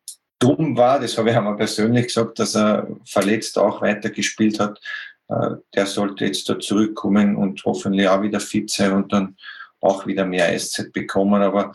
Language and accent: German; Austria; ich sehe es als Problem als Österreicher und als Nationaltrainer